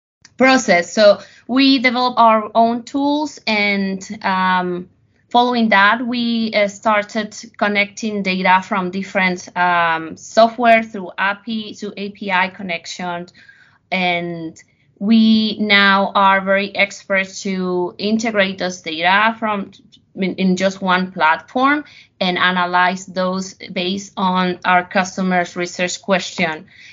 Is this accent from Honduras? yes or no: yes; Honduras; moved away as an adult; now in United States; I am from Honduras